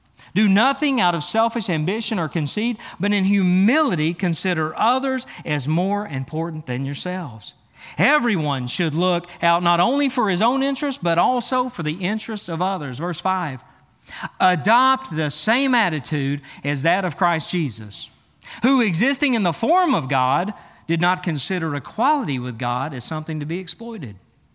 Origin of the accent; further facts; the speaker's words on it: China; I'm white, my whole family is, I was raised in China.